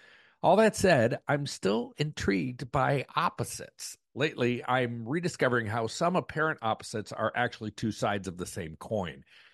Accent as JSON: {"language": "English", "country": "United States", "said": "Obviously, I'm an American, and we love to think of ourselves as wildly independent."}